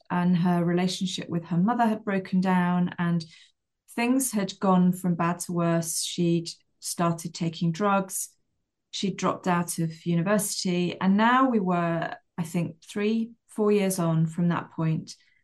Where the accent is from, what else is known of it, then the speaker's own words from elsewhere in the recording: England, United Kingdom; now in Wales, United Kingdom; I am an English person who lives in Wales and I live specifically in a very Welsh speaking area. My children are bilingual.